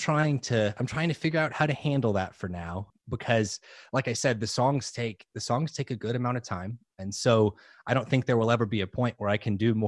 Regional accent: New Orleans, Louisiana, United States; I grew up in New Orleans. So I love New Orleans. I love New Orleans culture. I love the music. I grew up eating and singing and with a big Italian family in New Orleans.

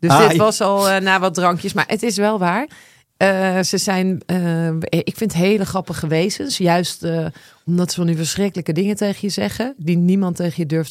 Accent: Overijssel, Netherlands; Ik ben opgegroeid in Twente.

